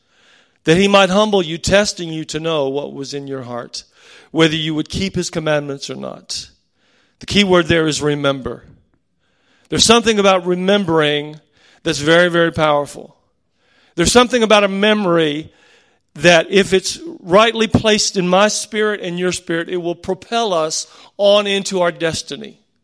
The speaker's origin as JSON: {"language": "English", "country": "United States", "said": "I come from America, the other side of the world."}